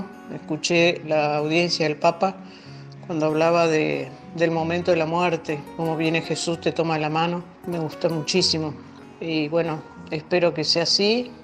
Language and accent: Spanish; Buenos Aires, Argentina; soy de Buenos Aires.